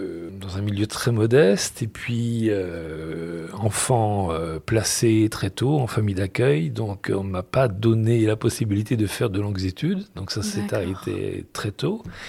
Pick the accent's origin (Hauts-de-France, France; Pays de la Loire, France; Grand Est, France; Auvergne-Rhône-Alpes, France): Pays de la Loire, France; Laval; born there; je suis né à Laval, mais pas Laval-sur-Vologne, Laval dans le 53 en Mayenne.